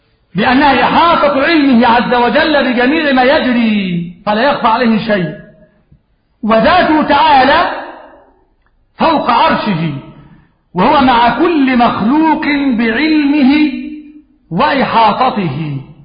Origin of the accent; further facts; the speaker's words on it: Egypt; ما احنا مصريين